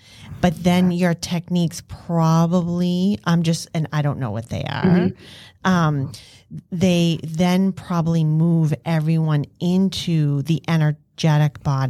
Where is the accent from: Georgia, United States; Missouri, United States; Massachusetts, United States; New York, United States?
Massachusetts, United States; accent: Boston; Amen, sister, with my Boston accent.